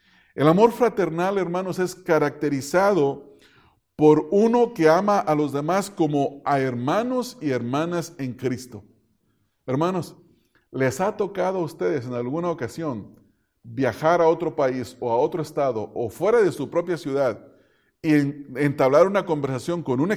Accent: Mexico; now in United States; Yo soy mexicano y cuando emigré a Estados Unidos, yo nunca había tratado centroamericanos.

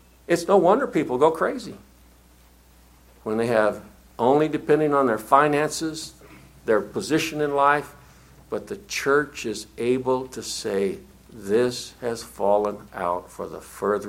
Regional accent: The Dalles, Oregon, United States; I'm from the Dalles, it doesn't take much to entertain me.

